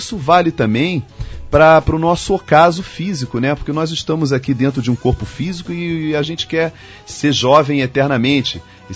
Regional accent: Rio de Janeiro, Brazil; Eu sou do Rio de Janeiro, mas eu vivo indo do norte, né, a centro-oeste, a sudeste, no país

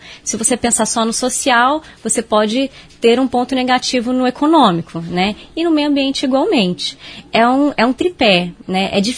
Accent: Brazil; O Brasil ele é referência, mas às vezes nós, como brasileiros, a gente não segue ao pé da letra as legislações, né?

